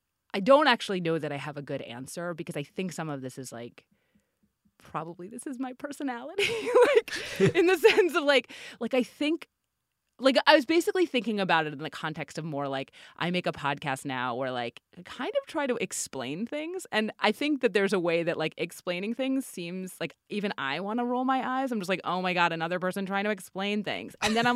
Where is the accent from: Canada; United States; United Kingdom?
United States; New York; Like I'm from New York. I went back to New York and I like waitressed and interned at a bunch of places, including at Us Weekly.